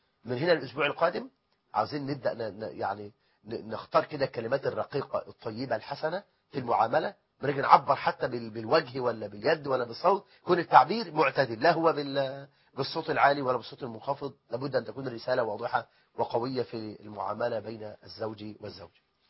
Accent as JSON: {"language": "Arabic", "country": "Egypt", "said": "بلدنا مصر"}